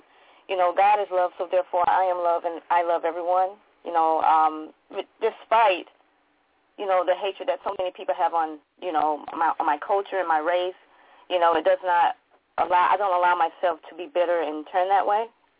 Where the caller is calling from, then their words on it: Atlanta, Georgia, United States; I'm calling from Atlanta, Georgia.